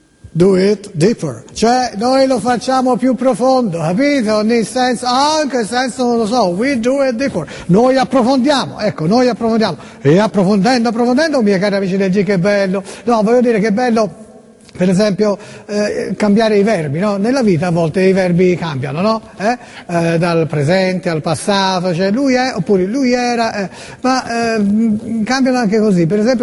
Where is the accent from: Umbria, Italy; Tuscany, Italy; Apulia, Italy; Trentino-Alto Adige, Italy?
Tuscany, Italy; Florence; Scusa, sono di Firenze, fammi fare il sindaco di Poggi Ponzi